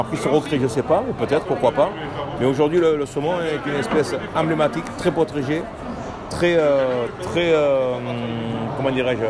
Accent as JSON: {"language": "French", "town": "Arcachon", "region": "Nouvelle-Aquitaine", "country": "France", "tie": "born or raised there", "also_born_or_lived": "Bordeaux", "said": "Oui, je suis petit-fils d'ostriculteur, parce que je suis né à Bordeaux et j'ai vécu à Arcachon avec mon grand-père"}